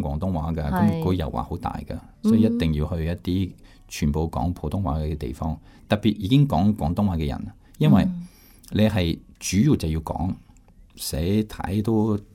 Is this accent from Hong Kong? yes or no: no; France; Cantonese is a second language; 因为我是法国人，你是中国人的嘛